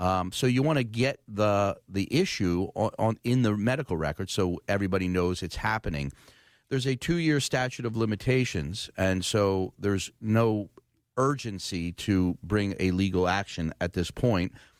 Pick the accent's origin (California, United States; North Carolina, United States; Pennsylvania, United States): Pennsylvania, United States; Philadelphia; from the Oxford Circle.